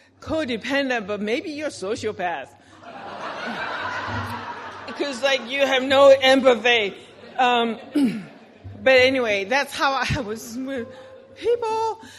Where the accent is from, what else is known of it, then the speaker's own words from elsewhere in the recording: Seoul, South Korea; so I grew up in Seoul, Korea, under set of parents who were, I told you, they were atheists